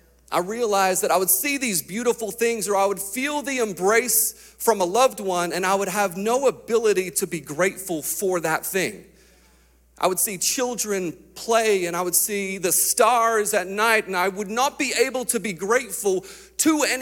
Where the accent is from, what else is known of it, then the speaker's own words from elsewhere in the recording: Australia; I was born into the church. Like, I went to church all the time. When I was growing up in Australia, I went to church on Sunday morning.